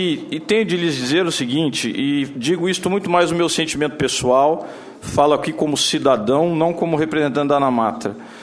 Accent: São Paulo, Brazil; eu sou de São Paulo

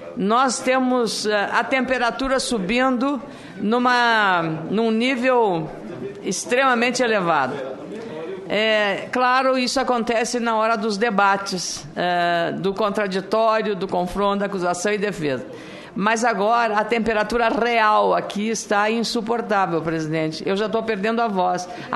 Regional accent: Rio Grande do Sul, Brazil; E olha que eu sou gaúcha, presidente. Eu sou gaúcha, acostumada a temperaturas baixas.

